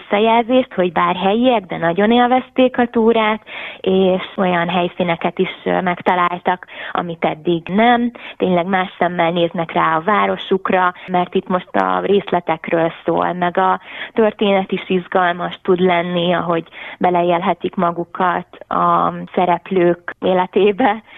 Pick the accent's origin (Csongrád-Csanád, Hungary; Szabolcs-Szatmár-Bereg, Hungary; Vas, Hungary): Szabolcs-Szatmár-Bereg, Hungary; Nyíregyháza; born there; Valójában Nyíregyházán születtünk, úgyhogy onnan már Debrecen csak egy ugrás